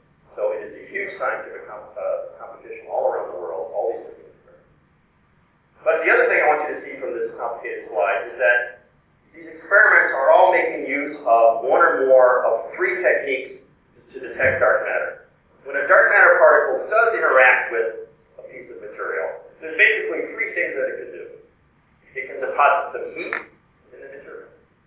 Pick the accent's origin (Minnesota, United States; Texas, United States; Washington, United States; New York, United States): Minnesota, United States; I grew up in Minnesota, so I can vouch for the fact that it's a broken leaf.